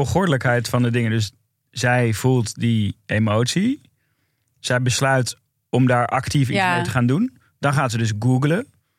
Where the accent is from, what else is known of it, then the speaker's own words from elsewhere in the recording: Amsterdam, North Holland, Netherlands; Maar ik kom uit Noord. Dus dan de tunnel Noord-Zuid. Heeft altijd een belangrijke rol in mijn leven gespeeld. Want dat was de verbinding met de stad.